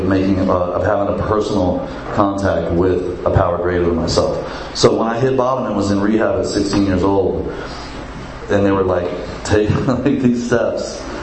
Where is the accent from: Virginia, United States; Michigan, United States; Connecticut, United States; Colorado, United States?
Virginia, United States; I grew up in Virginia, in Northern Virginia.